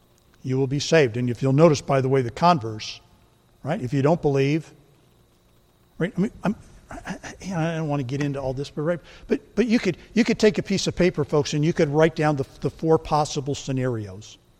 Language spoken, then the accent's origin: English; Michigan, United States; We're from Michigan originally. And we're from the part of Michigan where you were identified with U of M more than Michigan State.